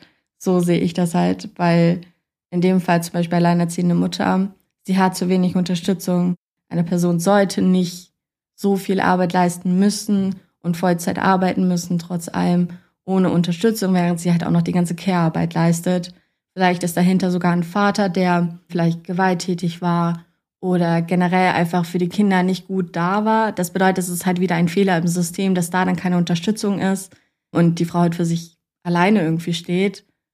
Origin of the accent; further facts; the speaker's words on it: Kassel, Hesse, Germany; ich komme eigentlich aus Kassel.